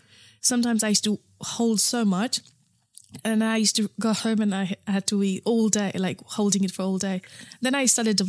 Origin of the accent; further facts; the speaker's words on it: Nepal; so I grew up in Nepal.